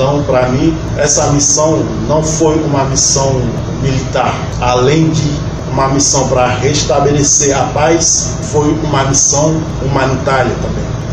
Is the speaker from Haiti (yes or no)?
yes; Nord-Est, Haiti; Portuguese is a second language; Eu sou do Nordeste do Haiti, fica a 400 quilômetros daqui para lá. Eu cheguei aqui na capital para atrás de uma vida melhor.